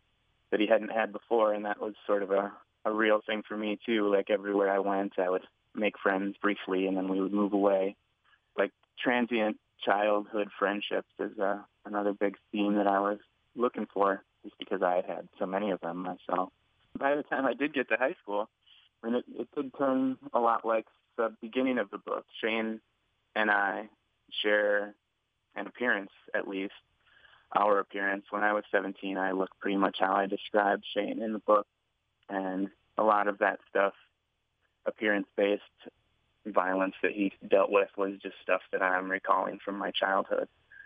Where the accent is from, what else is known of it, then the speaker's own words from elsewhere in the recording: Cambridge, Minnesota, United States; also born or lived in Hibbing, United States / North Dakota, United States / South Dakota, United States / Montana, United States; I guess I was born in Hibbing, and then we moved a lot. I lived in 10 different towns before I went to high school in Cambridge, Minnesota.